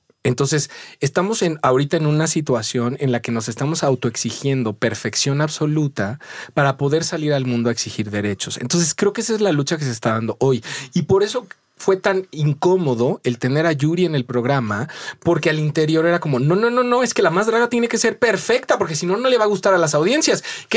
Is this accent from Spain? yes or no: no; Mexico; somos mexicanos y a todos nos dieron la misma leche materna